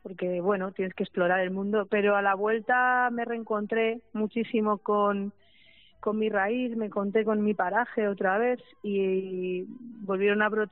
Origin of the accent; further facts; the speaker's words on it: Bogarra, Castilla-La Mancha, Spain; Sí, en mi pueblo se llama Bogarra, es de la sierra del Segura.